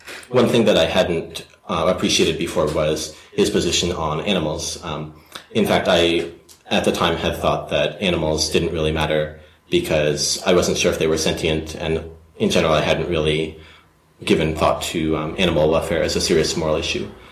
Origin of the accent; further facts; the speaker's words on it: Albany, New York, United States; I grew up in near Albany, New York, upstate New York.